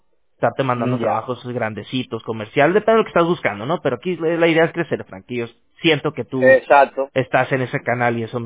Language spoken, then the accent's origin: Spanish; Tijuana, Baja California, Mexico; Yo soy de Tijuana, pero mi familia, son mi abuelo era de Sinaloa.